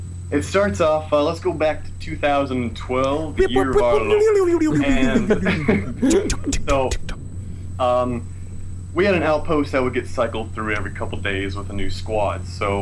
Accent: San Diego, California, United States; San Diego, California.

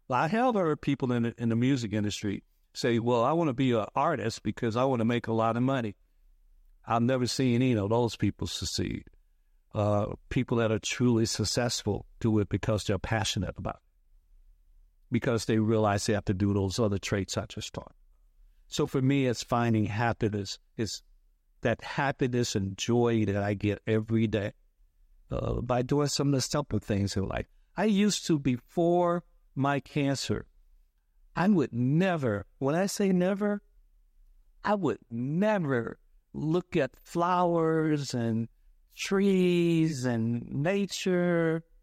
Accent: Gaston, Alabama, United States; I grew up in Gaston, Alabama

